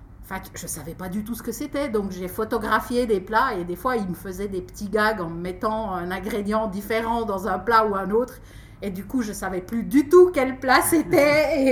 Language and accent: French; Corban, Jura, Switzerland; je viens du Jura, d'un tout petit village qui s'appelle Corban, qui se situe à une dizaine de kilomètres de la capitale de Léman.